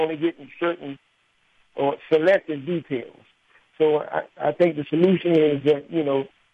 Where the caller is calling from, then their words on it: Washington, District of Columbia, United States; Hello. Hello. I'm from Washington, D.C.